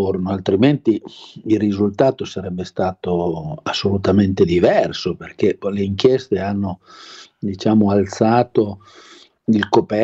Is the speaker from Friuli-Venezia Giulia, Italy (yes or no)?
no; Genoa, Liguria, Italy; born there; Ma conosco bene la Liguria, sono nato solo a Genova, diciamo, e abito in quel pezzo di Piemonte che guarda la Liguria